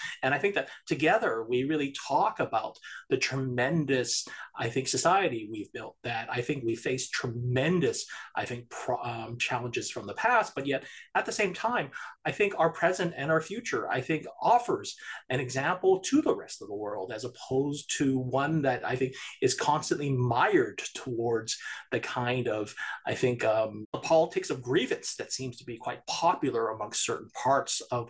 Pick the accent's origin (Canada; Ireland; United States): Canada; It assumes that being Canadian is transactional, that we only are here together because of a series of transactions